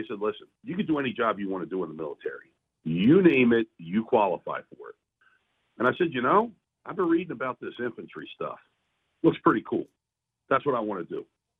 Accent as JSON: {"language": "English", "town": "Red Hill", "country": "United States", "tie": "born or raised there", "said": "I grew up in Red Hill. Moved to Red Hill when I was about 10 years old. My family moved there, and that's where I grew up, buddy."}